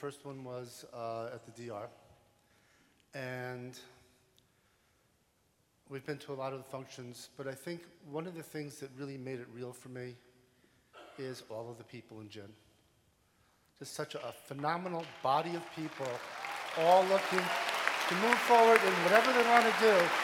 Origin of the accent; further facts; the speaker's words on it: Connecticut, United States; I'm a business owner and industrial designer. I come from Connecticut.